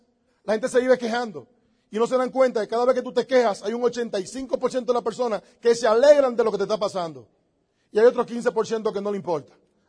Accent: Dominican Republic; venimos de República Dominicana.

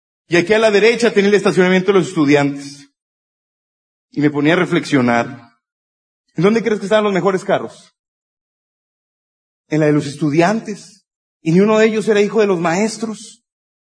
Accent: Monterrey, Nuevo León, Mexico; somos de Monterrey, Nuevo León.

